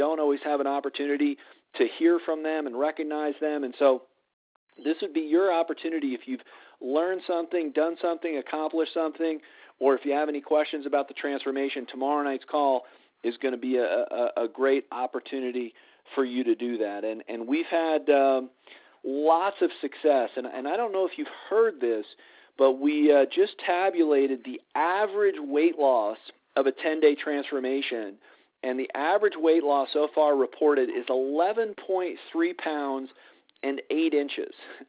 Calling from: Colorado, United States; I'm in charge of sales and marketing for Purium. I'm calling in from Colorado this evening.

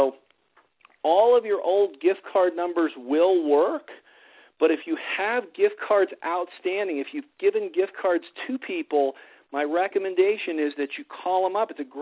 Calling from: Colorado, United States; I'm calling in from Colorado tonight.

